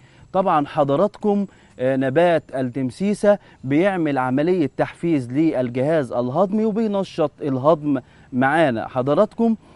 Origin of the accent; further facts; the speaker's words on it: Egypt; يعني إحنا مثلا عندنا في بلدنا مصر على سبيل المثال